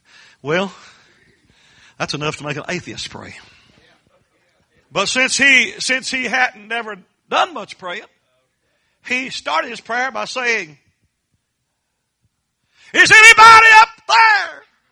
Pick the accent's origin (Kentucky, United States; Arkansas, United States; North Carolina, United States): Kentucky, United States; I told him I was from Jackson County, Kentucky, where the moon still have come over the hill and jugs.